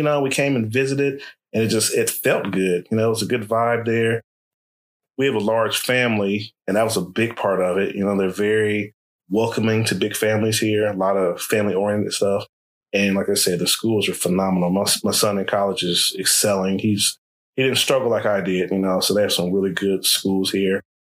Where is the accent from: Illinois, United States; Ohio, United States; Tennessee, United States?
Ohio, United States; Dayton; moved away as an adult; also born or lived in Columbus; Yeah, I'm from Dayton and we lived in Columbus for about a decade.